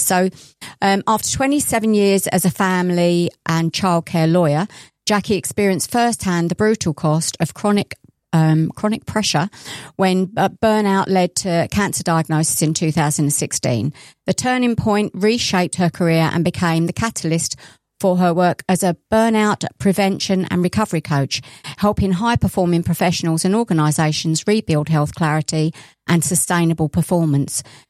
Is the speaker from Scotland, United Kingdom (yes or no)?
no; Maidstone, South East England, United Kingdom; also born or lived in London; I grew up in London up until I was 9, and then I went to Maidstone, mm-hmm. and we've got Moat Park right on the doorstep.